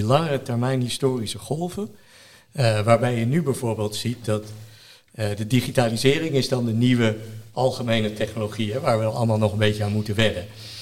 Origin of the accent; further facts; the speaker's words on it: Amsterdam, North Holland, Netherlands; Nee, ik ben een geboren Amsterdammer.